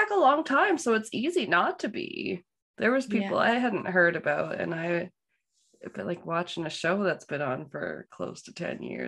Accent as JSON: {"language": "English", "region": "New Brunswick", "country": "Canada", "tie": "born or raised there", "also_born_or_lived": "Halifax", "said": "I was born in Halifax, Nova Scotia. We moved when I was pretty little, like 3 or 4, something like that, just back to New Brunswick where my mom grew up. And so then that's where I grew up."}